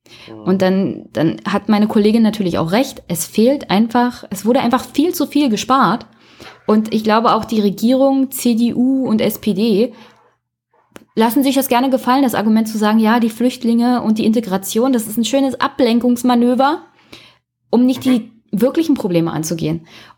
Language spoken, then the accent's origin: German; Brandenburg, Germany; ich komme ja aus Brandenburg, eher auch so abgehängte Region, ländlicher Raum.